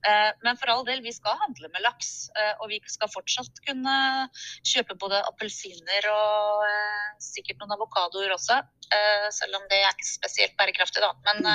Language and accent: Norwegian; Enebakk, Akershus, Norway; Så selv så kommer jeg fra Enebakk.